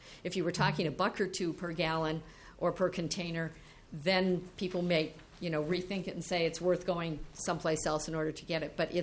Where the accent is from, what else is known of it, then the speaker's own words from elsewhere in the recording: Hastings, Minnesota, United States; specifically in Hastings, my hometown, which, of course, borders Wisconsin